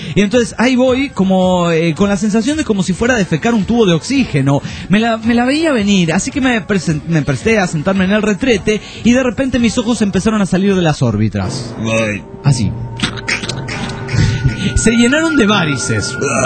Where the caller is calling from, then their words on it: San Luis, Argentina; de San Luis, Argentina.